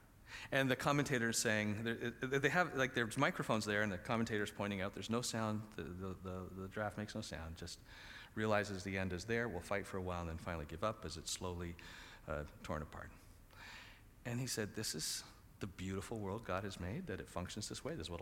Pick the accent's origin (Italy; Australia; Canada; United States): Canada; Because I'm a Canadian.